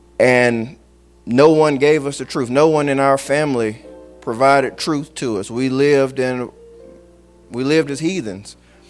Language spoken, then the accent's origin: English; Mobile, Alabama, United States; born there; now in Birmingham, United States; I was born in Mobile, never planned on living in Birmingham a day in my life.